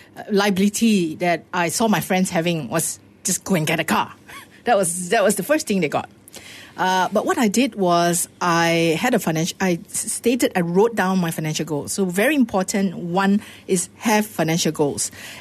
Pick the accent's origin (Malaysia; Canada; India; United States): Malaysia; Penang; Yes, and I'm from Penang too, you know. and Penang nights are known to be very frugal.